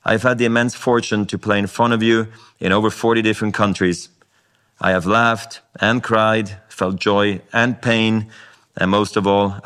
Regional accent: Basel, Basel-Stadt, Switzerland; English is a second language; I was a ball kid in my hometown of Basel.

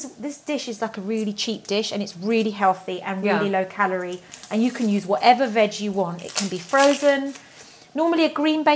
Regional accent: England, United Kingdom; born there; Well, I'm English. I was born here.

